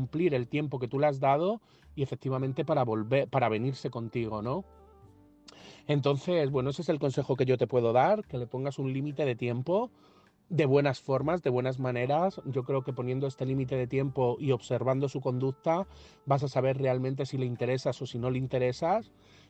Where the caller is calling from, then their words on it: Madrid, Community of Madrid, Spain; de Madrid